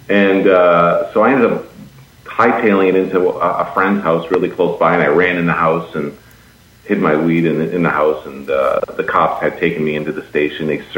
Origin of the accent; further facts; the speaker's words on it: United States; So I said I was Canadian, but meanwhile I'm really American.